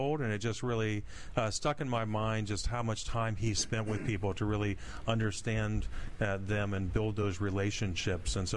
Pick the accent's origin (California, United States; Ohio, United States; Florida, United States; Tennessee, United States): Ohio, United States; Wapakoneta; Big town of Wapakoneta, Ohio.